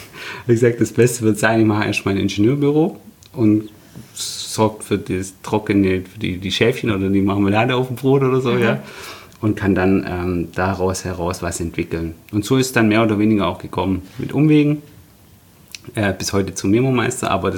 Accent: Stuttgart, Baden-Württemberg, Germany; also born or lived in Nürtingen; Ich bin tatsächlich Stuttgarter, aber in der Nähe von Stuttgart geboren, in Nürtingen. Bin also in meinem Leben an sich nicht so weit weggekommen, wie man denkt.

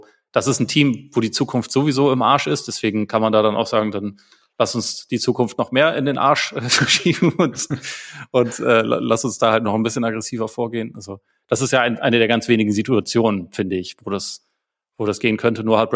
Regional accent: Bavaria, Germany; Ich bin hier im Umland aufgewachsen.

